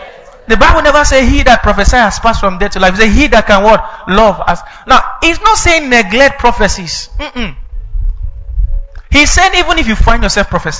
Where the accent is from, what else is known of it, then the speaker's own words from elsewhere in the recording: Kaduna, Kaduna State, Nigeria; A sister was complaining to me recently from where I grew up in Kaduna about some certain things that were happening.